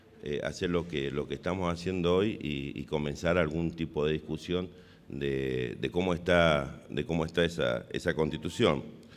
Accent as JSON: {"language": "Spanish", "region": "Mendoza", "country": "Argentina", "said": "También es un honor, como mendocino"}